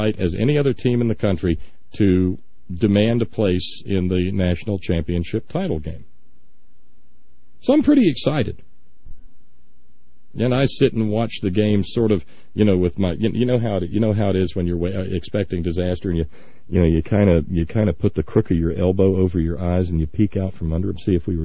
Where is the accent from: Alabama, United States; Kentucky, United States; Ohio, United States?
Alabama, United States; But I was born and raised in Alabama, and hockey was a noise you made when you had a bad sinus infection.